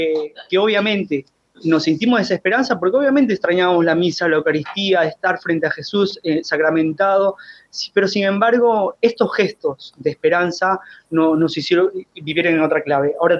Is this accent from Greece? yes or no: no; Peru; yo no soy de Argentina, soy de Perú.